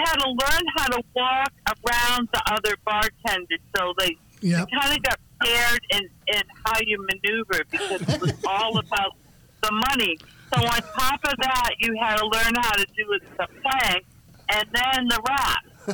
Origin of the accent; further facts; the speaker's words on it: Bedford, Massachusetts, United States; I come from Bedford, Mass, and now all of a sudden I'm in this bomb thing with.